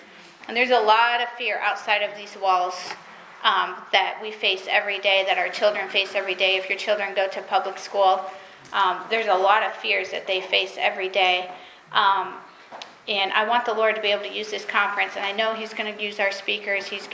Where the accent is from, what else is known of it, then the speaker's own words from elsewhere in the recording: the South, United States; now in Maine, United States; I found that I'm from the South, and I found that Maine is kind of like its own country.